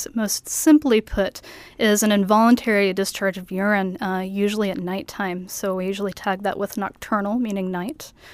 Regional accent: Texas, United States; Sure. Well, I'm originally from Texas. I haven't been back to Texas in a while, but I did my college and my medical school in Texas at Texas A&M and Texas Tech.

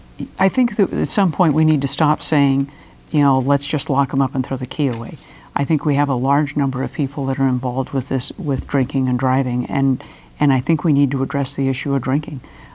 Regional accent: Ketchikan, Alaska, United States; I was born and raised in Ketchikan. I'm a lifelong Alaskan. My family has been here for four generations.

